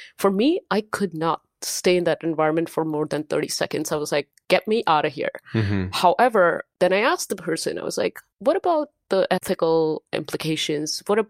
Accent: India; moved away as an adult; now in United States; originally I'm from India. I grew up in India.

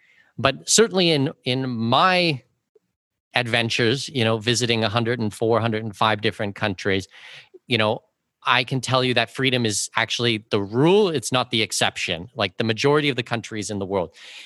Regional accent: Canada; a lot of people, when they grow up, like I'm from Canada, certainly in Canada

